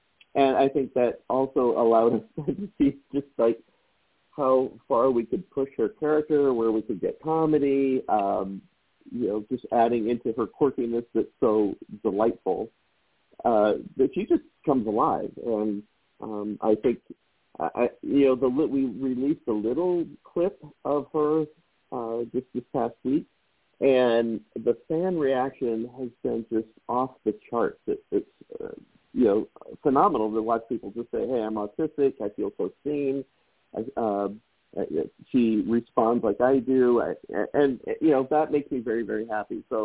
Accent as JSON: {"language": "English", "town": "Rock Island", "region": "Illinois", "country": "United States", "tie": "born or raised there", "said": "it's somewhat based on my hometown of Rock Island, Illinois."}